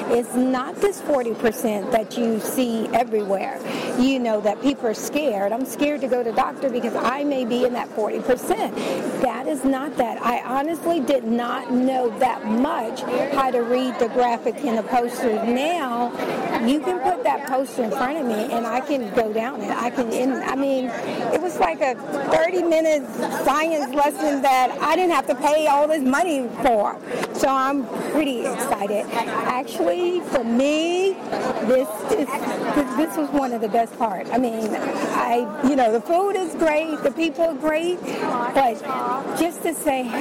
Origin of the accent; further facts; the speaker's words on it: Richmond, Virginia, United States; I'm from Richmond, Virginia.